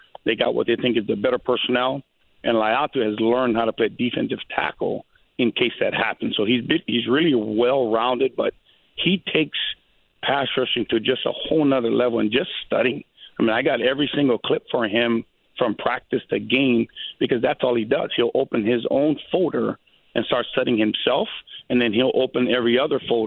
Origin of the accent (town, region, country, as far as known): Hawaii, United States